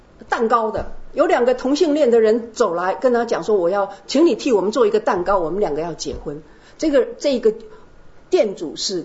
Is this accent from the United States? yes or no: yes; United States; 特别是在美国，我从美国来，我非常注意那边的情况